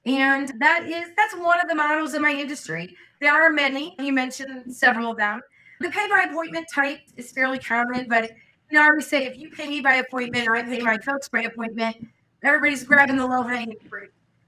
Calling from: St. Louis, Missouri, United States; St. Louis, Missouri, right in the middle of the country.

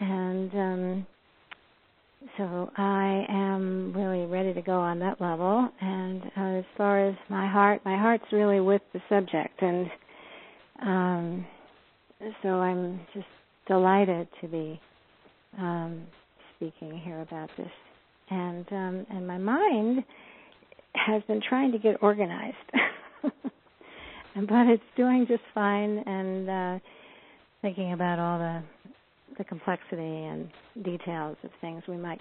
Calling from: Boulder, Colorado, United States; I am joining you from Boulder, Colorado, and I'm in my home office here.

